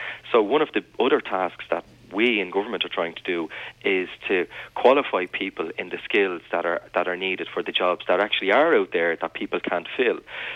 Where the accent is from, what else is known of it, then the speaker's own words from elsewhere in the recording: Dublin, Leinster, Ireland; including my own area in Dublin Northwest. I mean, I'm from Ballymun.